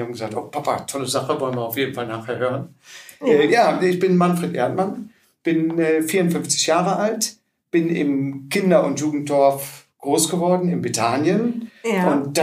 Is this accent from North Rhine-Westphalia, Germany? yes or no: yes; Mönchengladbach, North Rhine-Westphalia, Germany; born there; Wir kommen gebürtig aus Mönchengladbach.